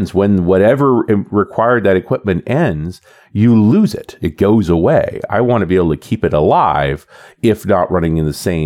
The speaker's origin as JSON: {"language": "English", "country": "Canada", "said": "I'm a Canadian"}